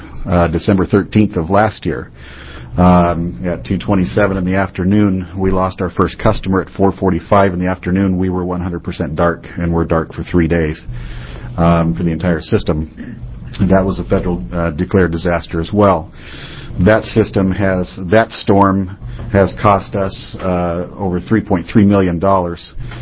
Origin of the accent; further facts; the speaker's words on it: Vernonia, Oregon, United States; I am from Vernonia, and I'm the general manager of West Oregon Electric Cooperative.